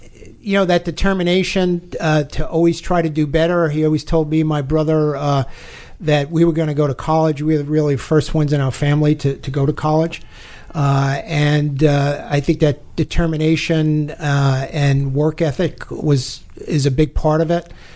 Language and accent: English; New York City, New York, United States; also born or lived in Bronx; Grew up in New York City, Manhattan first as a kid. And when I was about 10, we moved up to the Bronx.